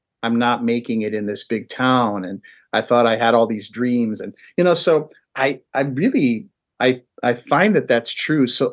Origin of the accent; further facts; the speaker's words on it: Chicago, Illinois, United States; born there; first of all, I was born in Chicago.